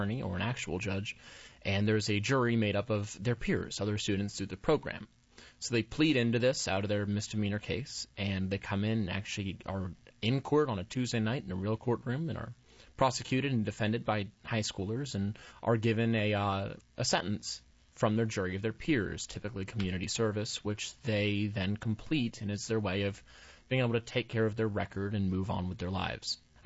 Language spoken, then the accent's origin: English; Raleigh, North Carolina, United States; I was born and raised up in North Raleigh, went to Sanderson High School, and took a couple years out of North Carolina